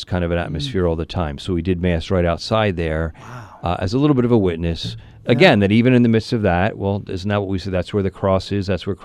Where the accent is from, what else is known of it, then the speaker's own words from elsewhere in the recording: Pennsylvania, United States; I grew up in Mayfair, which isn't that far.